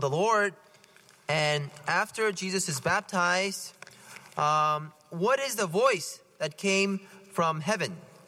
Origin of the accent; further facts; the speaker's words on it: Palo Alto, California, United States; No, I'm actually local. Like, I'm from Palo Alto. I mean, I'm not Campbell, but I'm from Palo Alto, and my parents, they're there.